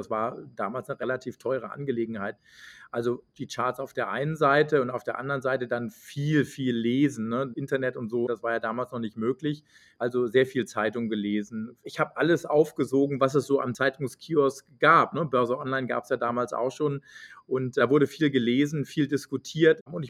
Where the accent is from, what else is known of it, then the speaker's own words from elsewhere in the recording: Schlüchtern, Hesse, Germany; moved away; Also ich bin in der Gegend von Frankfurt aufgewachsen, in Schlüchtern, in Osthessen, und bin dann quasi von der Schule runter, bin nach Düsseldorf gezogen